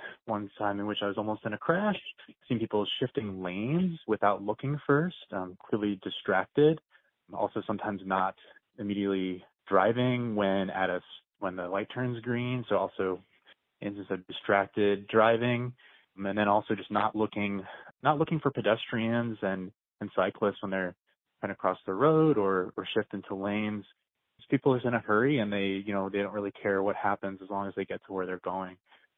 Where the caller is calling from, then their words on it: Champaign, Illinois, United States; I'm calling from Champaign.